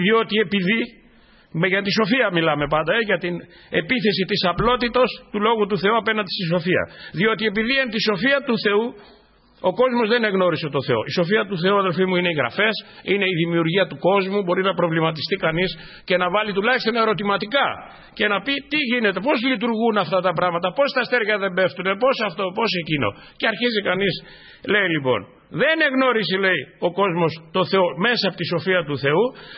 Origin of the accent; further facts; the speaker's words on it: Polydendri, Greece; Εκεί στο χωριό μου ήταν ένα μικρό χωριό 500 κατοίκων, είναι το Πολυδέντρη.